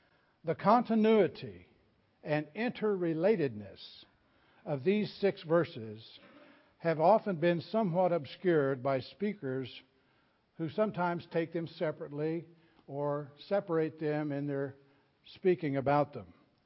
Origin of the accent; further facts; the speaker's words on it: the South, United States; I'm from the South, after all.